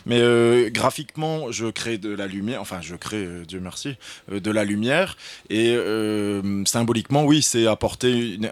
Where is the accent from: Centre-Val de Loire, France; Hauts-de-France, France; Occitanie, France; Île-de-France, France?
Hauts-de-France, France; Roubaix; qui travaille par exemple en lien avec la métropole européenne de Lille, vu que je suis de Roubaix